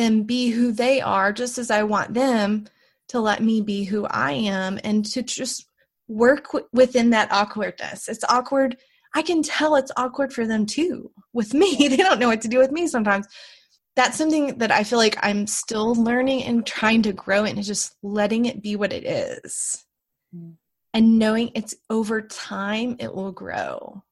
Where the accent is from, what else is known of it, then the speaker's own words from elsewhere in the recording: Southern United States, United States; I grew up in the South, and so I don't know what it's like in other areas of the country